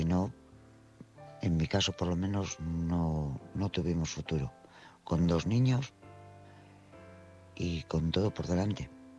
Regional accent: Bilbao, Basque Country, Spain; soy de Bilbao.

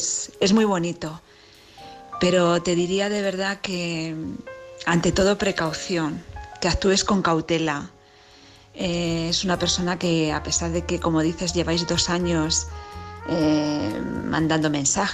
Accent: Madrid, Community of Madrid, Spain; de Madrid

